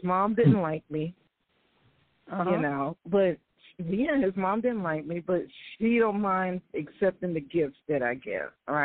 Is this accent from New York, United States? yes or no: yes; Bronx, New York, United States; I'm from the Bronx.